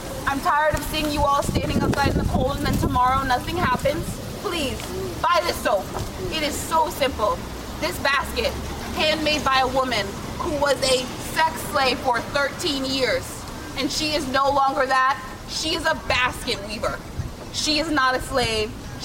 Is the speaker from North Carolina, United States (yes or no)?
no; Virginia, United States; born there; I am a first-generation Congolese American. I was born in Loudoun Abused Women's Shelter in Virginia